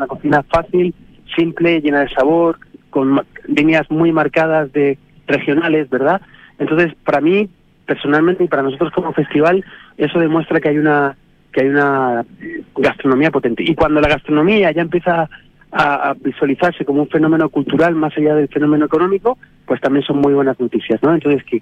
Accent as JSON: {"language": "Spanish", "country": "Spain", "lives_now": "Chile", "said": "la calidad de las caletas chilenas están siendo ya dignas de competir casi contra mi país de origen, que es España"}